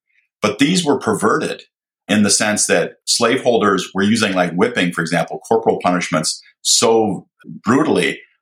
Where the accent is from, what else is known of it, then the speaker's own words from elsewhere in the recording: Mankato, Minnesota, United States; And so in the United States, I grew up actually in Mankato, Minnesota, which was the site of the largest mass hanging.